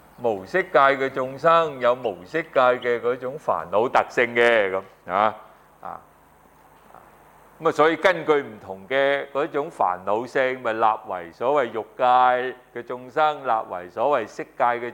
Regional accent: China; 我哋係中國人

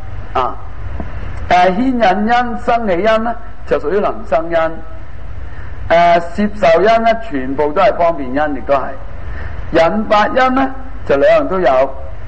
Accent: China; 我哋中国人嚟㗎嘛，中国人就最鍾意简单，我哋听中国人唔係好鍾意烦嘅。

